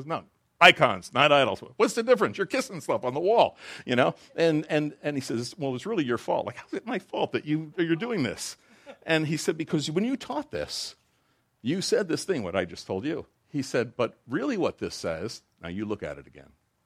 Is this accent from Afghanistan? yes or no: no; United States; So, I'm an American, I do what I want to do, and that kind of thing.